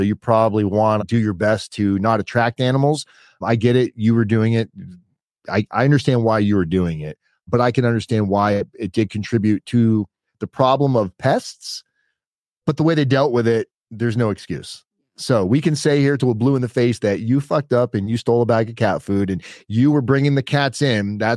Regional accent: Florida, United States; Granted, I'm not from this area. I'm from Florida. We don't have a lot of farm and ranch places in South Florida

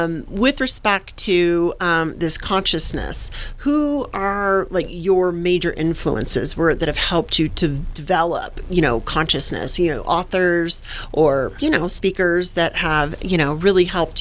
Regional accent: the South, United States; because I'm a gal from the South

